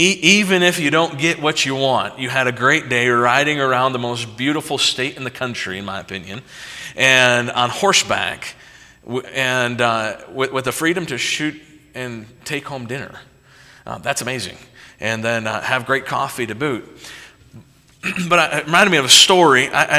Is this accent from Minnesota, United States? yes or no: no; Indiana, United States; There's some things about growing up in Indiana. First thing is, it's pretty flat.